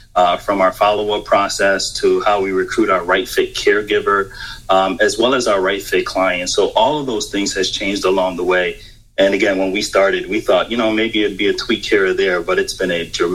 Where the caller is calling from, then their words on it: Connecticut, United States; I am checking in from Connecticut.